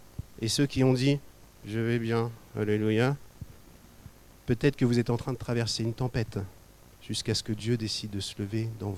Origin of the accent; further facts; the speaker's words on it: Rouen, Normandy, France; Vive la Normandie. Mais moi, je suis de la Haute, moi, je suis de Rouen, je suis pas de la Manche.